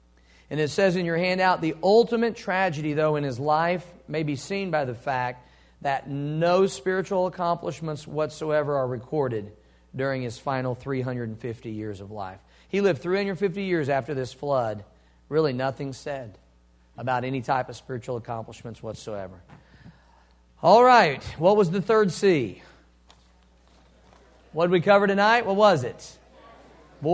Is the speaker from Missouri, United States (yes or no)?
yes; Cape Girardeau, Missouri, United States; And there were times growing up in Missouri on the Mississippi River where I said, he's not going to destroy the earth, but he's going to destroy Cape Girardeau with a flood.